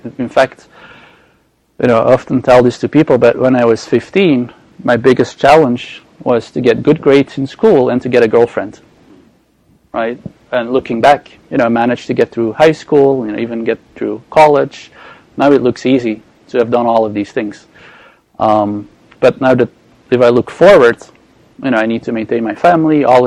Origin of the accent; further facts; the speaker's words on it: Belgium; moved away as an adult; now in Boston, United States; So I started the company in Boston, which is why I moved from Belgium to here.